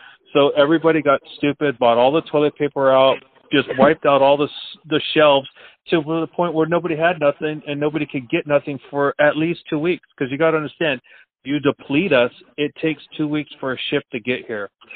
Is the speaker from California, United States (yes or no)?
yes; California, United States; also born or lived in Redding, United States; So the background, I was born in Redding, California, back in 1970. So I feel like I'm a fossil now. and then moved up to the North Bay with my family.